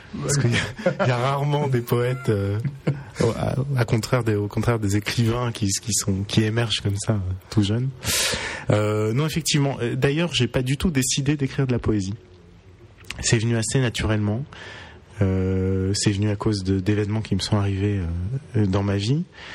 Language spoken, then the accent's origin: French; Paris, Île-de-France, France; Je suis né en 1975. Je suis parisien.